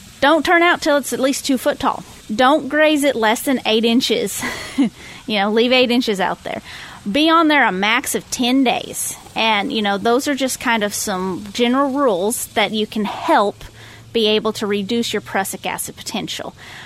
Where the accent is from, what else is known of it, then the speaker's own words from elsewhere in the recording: New Mexico, United States; I'm from New Mexico. I understand drought.